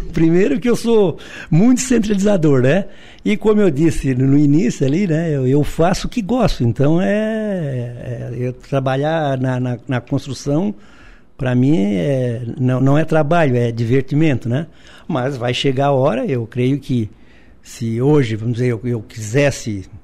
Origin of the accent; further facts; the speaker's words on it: Tubarão, Santa Catarina, Brazil; Eu sou natural de Tubarão.